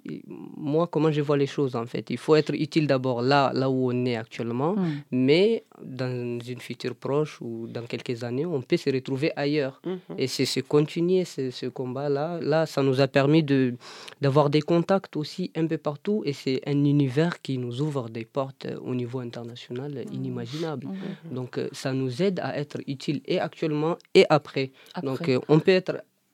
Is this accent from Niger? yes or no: yes; Niger; now in France; en tant que Nigérien qui vit en France